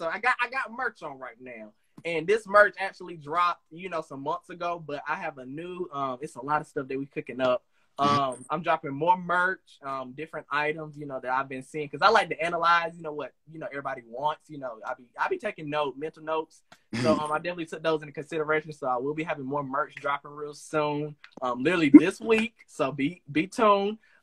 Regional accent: Rockingham, North Carolina, United States; accent: country; I'm country. I'm originally from Rockingham, North Carolina.

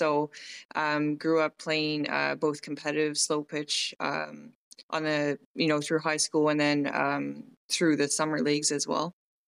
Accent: Westville, Nova Scotia, Canada; also born or lived in Cape Breton; So I grew up in a very small town on the east side of Nova Scotia called Westville, Nova Scotia. I was originally born in Cape Breton. And then when I was about three, my parents moved to Westville.

